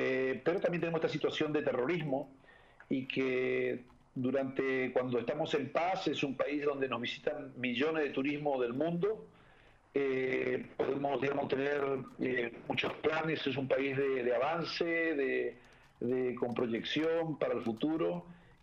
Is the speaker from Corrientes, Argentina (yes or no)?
yes; Corrientes, Argentina; Yo soy correntino, de Corrientes